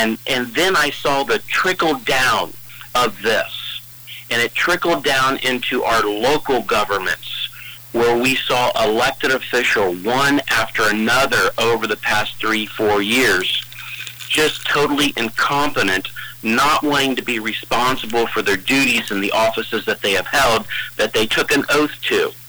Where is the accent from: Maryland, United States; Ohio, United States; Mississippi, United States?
Ohio, United States; Marion; In places like Marion, my hometown, where people get up every day, they go to work, they go to church, and they cheer on their local sports team